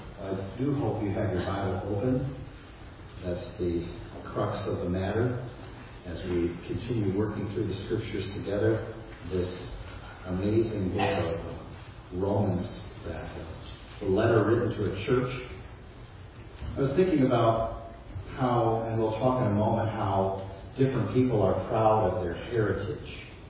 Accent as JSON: {"language": "English", "town": "Chicago", "region": "Illinois", "country": "United States", "tie": "born or raised there", "said": "As a young man growing up in Chicago, we had a lot of Chicago pride."}